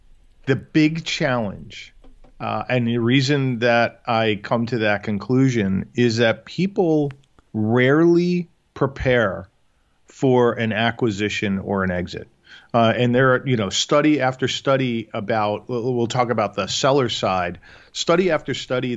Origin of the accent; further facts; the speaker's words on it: New York, United States; now in Chicago, United States; So born and raised in New York, have had the opportunity to live all over the country, but have been situated in the Midwest, in Chicago specifically, for almost 20 years now.